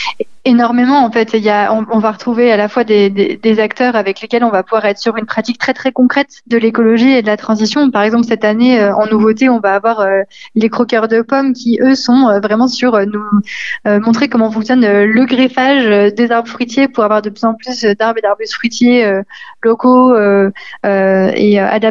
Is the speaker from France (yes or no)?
yes; Lyon, Auvergne-Rhône-Alpes, France; sur lesquelles, en tant que Lyonnais, on est appelé à se mobiliser aussi.